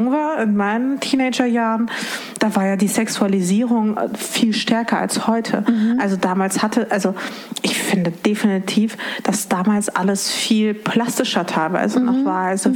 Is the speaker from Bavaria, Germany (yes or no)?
no; Dortmund, North Rhine-Westphalia, Germany; born or raised there